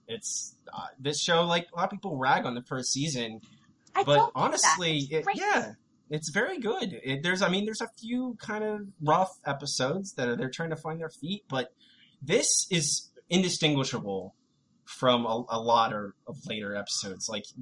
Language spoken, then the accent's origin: English; Knoxville, Tennessee, United States; I am from Knoxville, and we fully embrace the episode here, despite the fact that we're the butt of the joke.